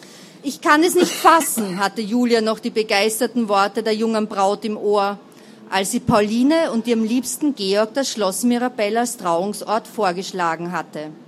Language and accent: German; Vienna, Austria; Auch wenn ich selbst aus Wien bin, mache ich immer sehr gern Urlaub in den diversen Bundesländern.